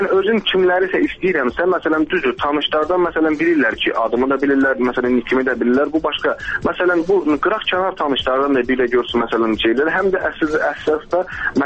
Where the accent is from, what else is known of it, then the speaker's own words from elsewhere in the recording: Shamkir District, Azerbaijan; Mən Şəmkirliyəm.